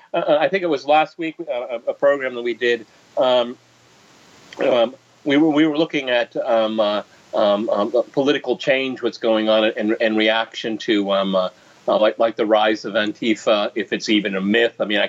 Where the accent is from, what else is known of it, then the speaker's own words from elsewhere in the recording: Colorado, United States; when I was growing up, as a child, I grew up in Colorado